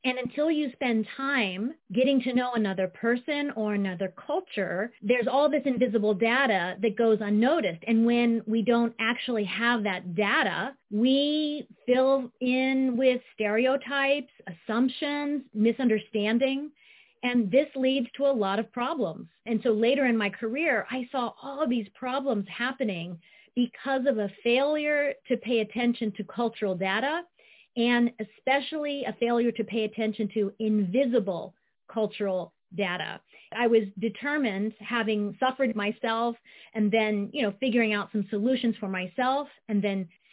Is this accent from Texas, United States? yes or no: no; Ohio, United States; also born or lived in Japan; I grew up in a very conventional, smallish town life in Ohio